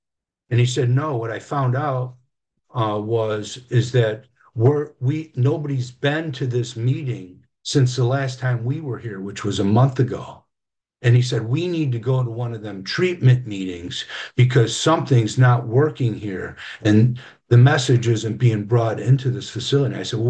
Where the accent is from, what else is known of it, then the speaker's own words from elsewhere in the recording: Derby, New York, United States; I said, I'm from Derby.